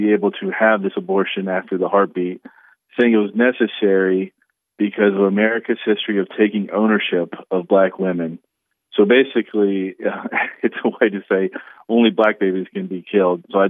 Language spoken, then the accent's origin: English; Columbus, Ohio, United States; I'm from Columbus, and we lost 4 major races in the suburbs.